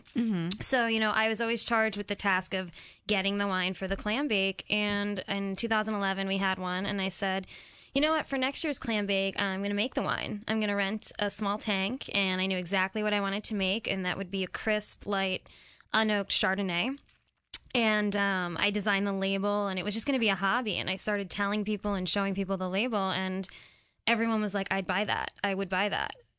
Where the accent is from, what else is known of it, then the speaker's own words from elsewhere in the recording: New Jersey, United States; As you said, I grew up on the Jersey Shore, so I'm a big clam baker.